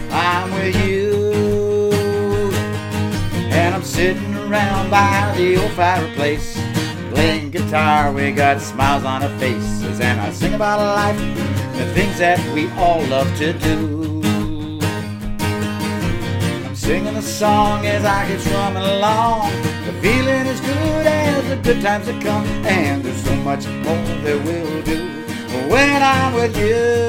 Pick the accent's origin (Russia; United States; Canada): Canada; Cambridge, Ontario; from Cambridge, and you're listening to 102.7 CKMS Radio